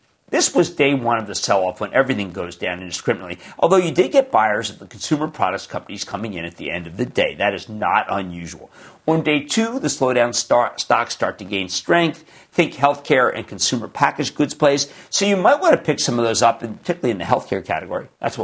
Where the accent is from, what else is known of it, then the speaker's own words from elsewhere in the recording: New Jersey, United States; Let's go to John in my home state of New Jersey.